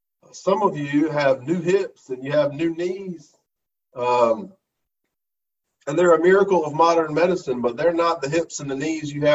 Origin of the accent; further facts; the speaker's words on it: the South, United States; I was raised in the South, and shaking hands is currency.